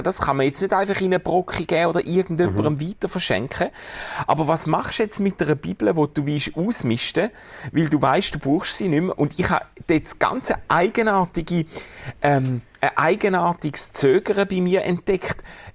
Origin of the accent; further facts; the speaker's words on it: Schaffhausen, Switzerland; Ich komme ja aus Schaffhausen und ich weiss es aus nächster Nähe.